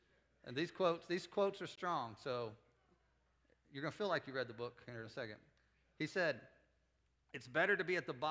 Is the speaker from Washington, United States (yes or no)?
no; Winston-Salem, North Carolina, United States; born there; also born or lived in Kentucky; I'm not! I was born in Winston-Salem, North Carolina, proud of it. Lived in Kentucky for 15 years.